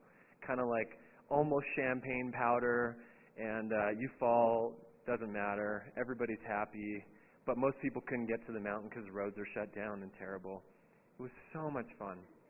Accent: Vancouver, British Columbia, Canada; So I grew up in Vancouver, and there's three ski mountains in the city of Vancouver, like inside the city limits, which is pretty fun.

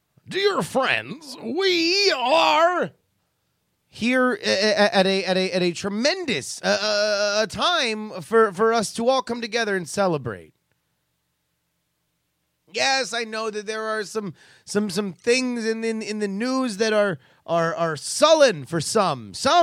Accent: Florida, United States; You're going to get a Florida episode on Friday because I'm going to be back in my home state, baby.

